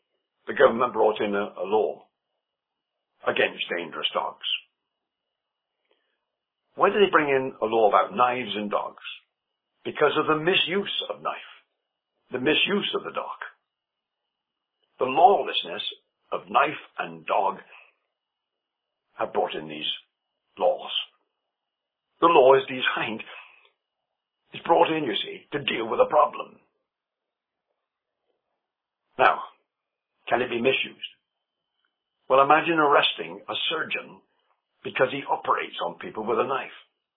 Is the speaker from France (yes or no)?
no; England, United Kingdom; I'm an Englishman, as you can tell.